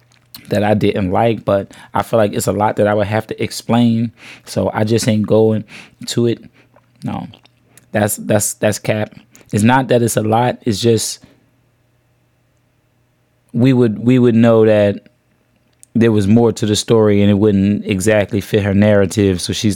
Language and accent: English; United States; She might be trying to imply that it's, oh, because I'm an American, they were trying to take advantage of me.